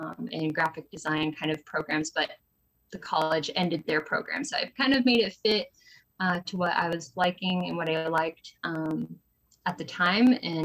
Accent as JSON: {"language": "English", "town": "Baker City", "region": "Oregon", "country": "United States", "tie": "born or raised there", "said": "I was born and raised actually in Baker City, Oregon, which is not too far from the Treasure Valley."}